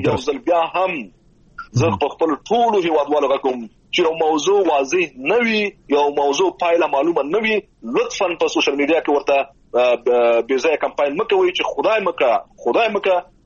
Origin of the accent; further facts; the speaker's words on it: Afghanistan; د یو افغان په توګه دا خواهش ترې کوم ډېر دقیق اوسي او ډېر متوجه اوسي.